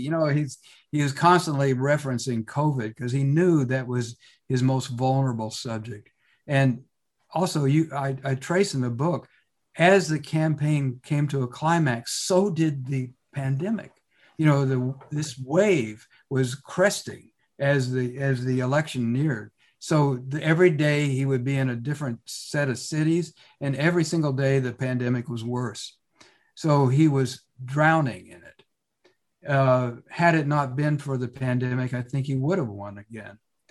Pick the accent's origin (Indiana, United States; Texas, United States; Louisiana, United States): Texas, United States; which as a Texan, I can testify, is a rare occurrence.